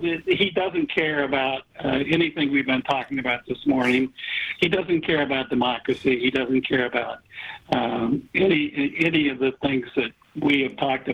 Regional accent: Indiana, United States; the 10-year-old girl who had to travel from Ohio to my home state of Indiana to get an abortion

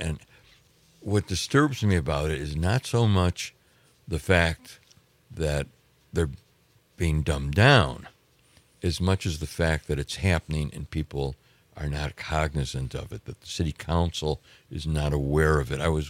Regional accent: Illinois, United States; I grew up on the South Side. White Sox.

